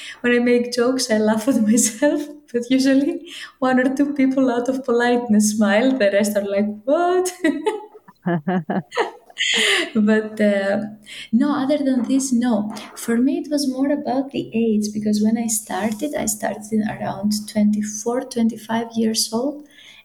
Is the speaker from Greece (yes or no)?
yes; Greece; English is a second language; now in Netherlands; I come from Greece originally, but I've never really worked in Greece in as a learning consultant. I live in the Netherlands